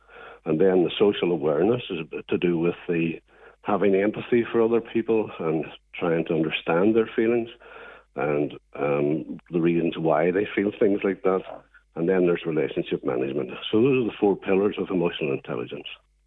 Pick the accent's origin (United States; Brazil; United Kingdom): United Kingdom; Belfast, Northern Ireland; And having grown up in Belfast then, it obviously had